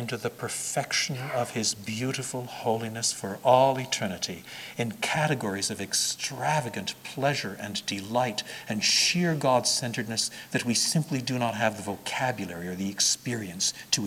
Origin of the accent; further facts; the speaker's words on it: Canada; as a Canadian, I can rise to that.